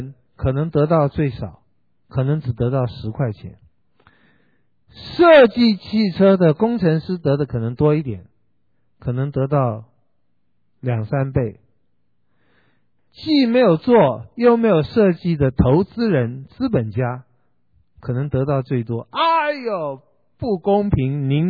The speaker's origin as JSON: {"language": "Chinese", "country": "Taiwan", "said": "不要讲英文了，我是台湾来的，不会讲英文。"}